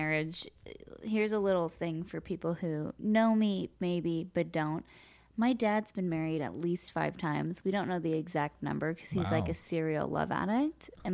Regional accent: Los Angeles, California, United States; I grew up here in Los Angeles.

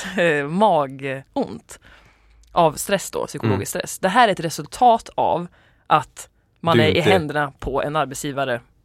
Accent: Sweden; Mellangärdet, mitten av Sverige, där jag kommer ifrån, kan uppskatta det.

